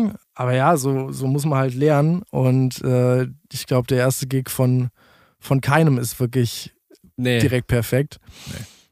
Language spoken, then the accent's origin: German; Lower Saxony, Germany; born there; now in Bochum, Germany; 27 Jahre alt, komme gebürtig aus Niedersachsen, wohne seit mittlerweile 7 Jahren in Bochum, bin auch wegen des Studiums am SAE nach Bochum gezogen